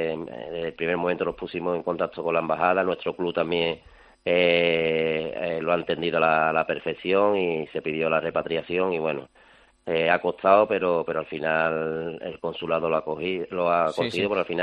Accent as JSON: {"language": "Spanish", "country": "Spain", "said": "nosotros somos 22 españoles allí"}